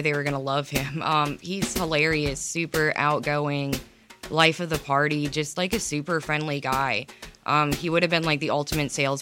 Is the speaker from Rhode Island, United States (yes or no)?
no; Ellijay, Georgia, United States; I'm from Ellijay, Georgia, so I live in the mountains, and I work as a veterinary technician.